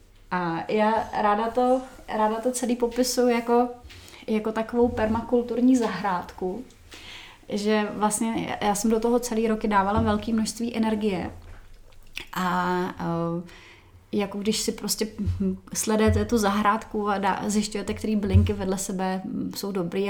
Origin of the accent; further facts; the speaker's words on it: Náchod, Hradec Králové Region, Czechia; Já jsem z Náchoda, kde jsem studovala na Gimplu